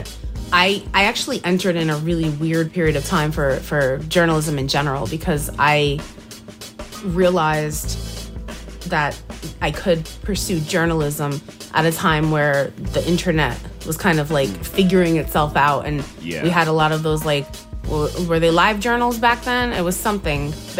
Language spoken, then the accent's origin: English; New Jersey, United States; I'm from Jersey.